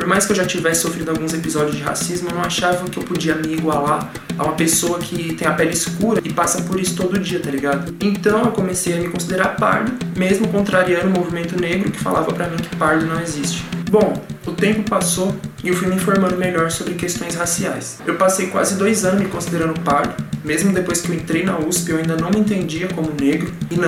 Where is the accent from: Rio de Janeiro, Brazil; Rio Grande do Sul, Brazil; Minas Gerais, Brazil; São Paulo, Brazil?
São Paulo, Brazil; eu nasci e cresci na Brasilândia, um dos distritos com a maior quantidade de pessoas negras em São Paulo. Então eu cresci nessa realidade, onde a maioria das pessoas ao meu redor tinha a pele mais escura e eu tinha a pele mais clara.